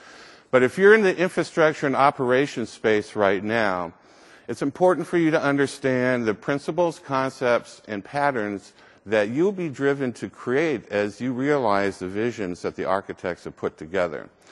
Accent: Texas, United States; But you have to understand, I'm from Texas, and my idea of international travel is going to Arkansas.

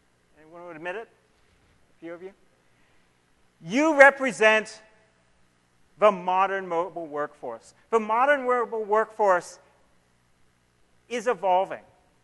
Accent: Seattle, Washington, United States; I'm from Seattle. Seattle, we drink a lot of coffee.

